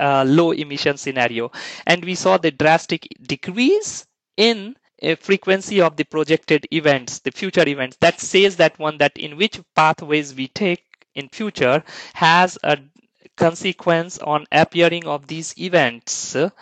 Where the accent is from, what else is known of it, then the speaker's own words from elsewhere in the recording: India; English is a second language; Like I come from India, basically, and there is a hotter weather.